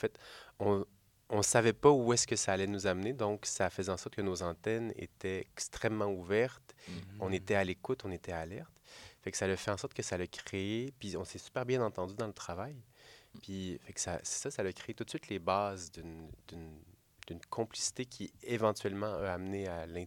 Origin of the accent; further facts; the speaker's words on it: Trois-Pistoles, Quebec, Canada; c'était pas possible dans la région où j'ai grandi, à Trois-Pistoles.